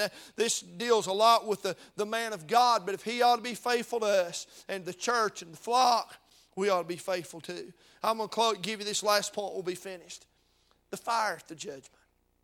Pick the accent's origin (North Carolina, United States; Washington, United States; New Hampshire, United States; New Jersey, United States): North Carolina, United States; Now, I'm from North Carolina. Make no apologies of it. And I bleed Tar Heel blue.